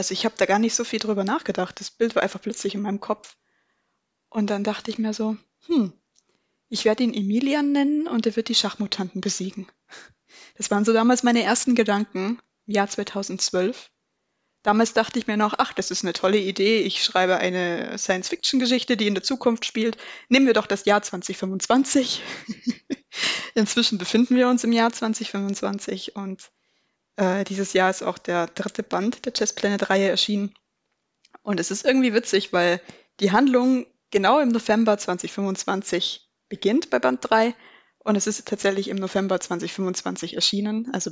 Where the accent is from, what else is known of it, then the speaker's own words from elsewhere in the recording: Munich, Bavaria, Germany; born there; Ich bin 1996 in München geboren